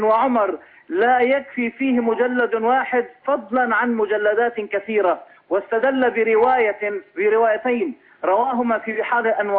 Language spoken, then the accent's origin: Arabic; Lebanon; لا أنا من لبنان جنب سوريا